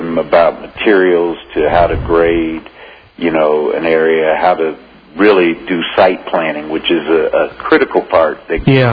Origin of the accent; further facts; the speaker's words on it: Midwest, United States; now in Colorado, United States; Or where I grew up in the Midwest